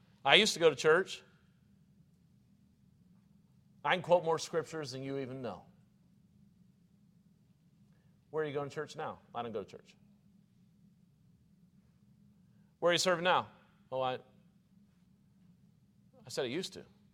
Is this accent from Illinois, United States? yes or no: no; Missouri, United States; Mississippi River, I grew up in Missouri, you're right next to it.